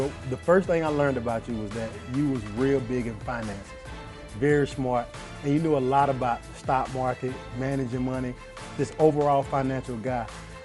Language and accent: English; the South, United States; First off, I'm from the South, so I know nothing about Wisconsin.